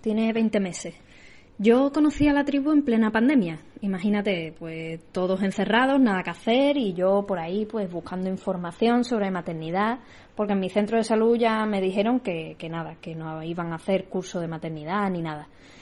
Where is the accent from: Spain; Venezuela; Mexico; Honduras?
Spain; Seville, Andalusia; las mamis que somos de Sevilla